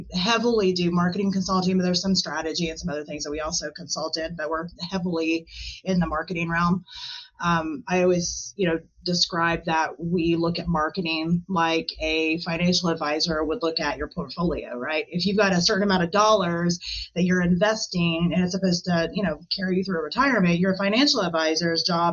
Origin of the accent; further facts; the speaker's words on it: United States; living in the U.S., speaking English as my native language